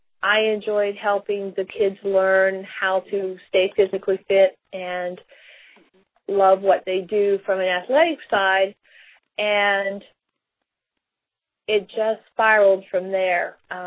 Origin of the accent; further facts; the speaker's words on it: Ohio, United States; born there; also born or lived in Florida; now in Mobile, United States; I was born in the Buckeye State of Ohio. There, went to college in northeastern Ohio at Kent State, and moved to Florida in the 70s.